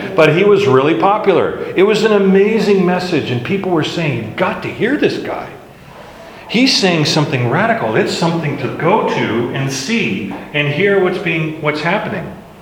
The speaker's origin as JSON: {"language": "English", "region": "Hawaii", "country": "United States", "tie": "born or raised there", "said": "See, when growing up in Hawaii in high school, we had this, there was a lot of restrictions about what animals could be brought to the islands."}